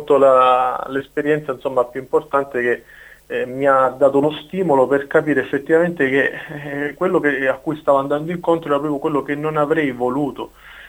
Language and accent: Italian; Calabria, Italy; il mio amore per la mia terra era, diciamo, uno spunto per poter creare qualche cosa